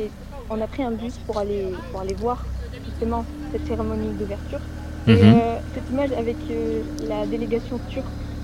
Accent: Auvergne-Rhône-Alpes, France; Moi, je suis du Cantal.

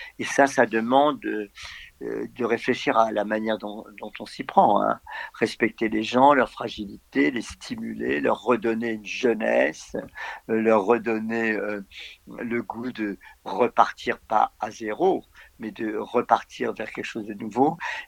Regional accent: France; also born or lived in Algeria; Je suis né en Algérie. Je suis arrivé à 3 ans en France.

